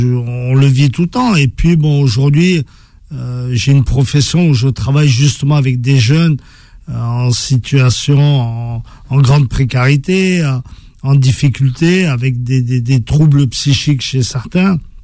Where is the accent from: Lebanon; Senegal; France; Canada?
France; Nous, on a grandi en France, on a étudié en France, je veux pas qu'on parle d'intégration, quoi. Issu de l'immigration, peut-être, mais je suis français avant tout.